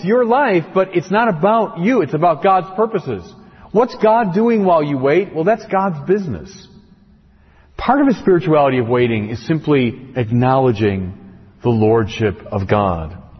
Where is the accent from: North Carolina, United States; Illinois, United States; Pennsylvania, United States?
Illinois, United States; Chicago; I'm a Chicagoan.